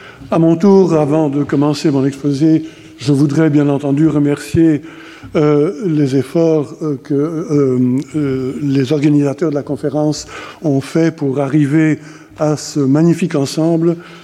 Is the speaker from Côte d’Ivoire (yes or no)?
no; Belgium; Ça m'a fait fort plaisir, évidemment, en tant que Belge